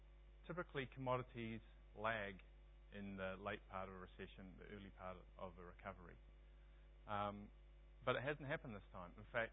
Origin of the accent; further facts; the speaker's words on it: New Zealand; now in London, United Kingdom; As I said, I'm from London, but I'm not English. I'm from across the ditch